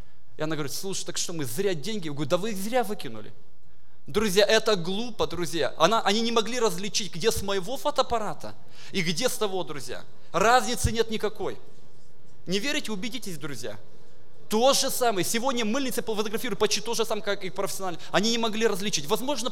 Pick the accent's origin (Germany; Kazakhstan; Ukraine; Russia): Russia; Moscow; и для вас тоже как москвич